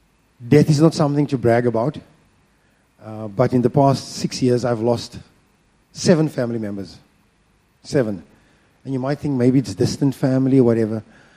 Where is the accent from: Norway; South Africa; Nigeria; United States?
South Africa; I'm from South Africa. We've got lots of lions and you see them, how they engage.